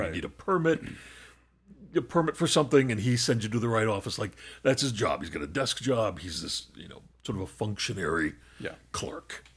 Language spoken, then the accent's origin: English; United States; Because I'm an American, I'm going to call this soccer.